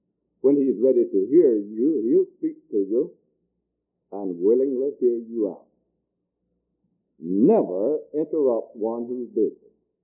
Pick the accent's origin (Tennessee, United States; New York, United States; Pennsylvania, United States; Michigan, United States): Tennessee, United States; Churchton; When Brother Leon Van Eaton, who's here tonight, and I were growing up in the Churchton community in Dyer County